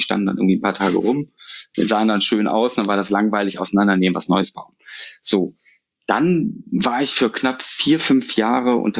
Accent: Düsseldorf, North Rhine-Westphalia, Germany; Ich bin ein Düsseldorfer Junge, ich bin in Düsseldorf geboren, aufgewachsen und habe es aus Gründen auch nicht rausgeschafft aus der Stadt.

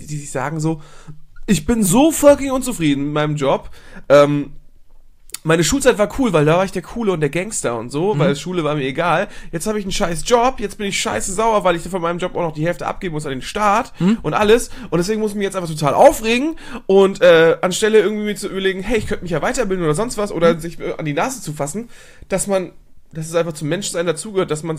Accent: Germany; Polnische Wurzeln. Ich bin Deutscher.

